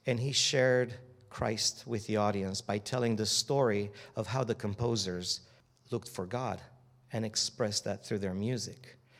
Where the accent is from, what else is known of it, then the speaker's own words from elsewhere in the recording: Timișoara, Timiș County, Romania; 2 years ago, my hometown, Timișoara, where the revolution began, started in 1989, my hometown was chosen as the cultural capital of Europe